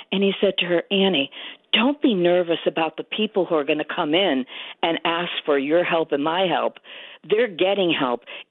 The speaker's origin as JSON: {"language": "English", "town": "Fairfield", "region": "Connecticut", "country": "United States", "tie": "born or raised there", "said": "I grew up in Fairfield, so I grew up near Fairfield U. Now I have a beautiful condo near Sacred Heart."}